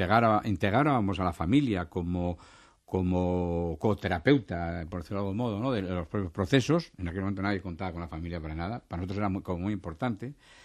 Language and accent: Spanish; Asturias, Spain; yo estaba en Madrid, pero soy de Asturias.